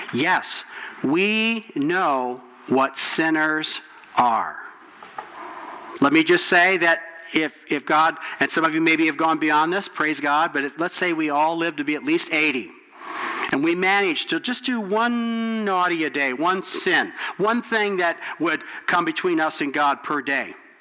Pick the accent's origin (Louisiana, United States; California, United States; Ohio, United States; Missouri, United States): Ohio, United States; Gibsonburg; I grew up in Gibsonburg